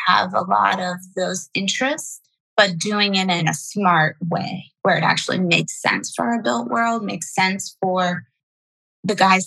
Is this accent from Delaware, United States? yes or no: yes; Delaware, United States; I grew up in Delaware, On the East Coast, in a small beach town in Delaware, so the bottom of it. My parents were actually originally from DC, not too far away